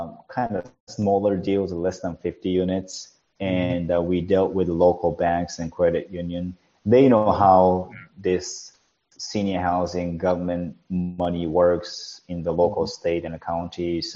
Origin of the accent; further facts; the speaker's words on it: Japan; English is a second language; now in United States; I'm originally from Japan, and I didn't know where the Wisconsin is, to be honest, before I acquired my first deal.